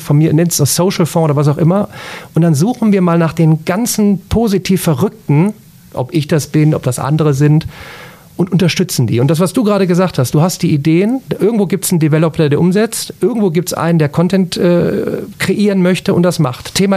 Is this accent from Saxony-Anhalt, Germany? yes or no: no; North Rhine-Westphalia, Germany; ich komme aus Remscheid-Solingen-Wuppertal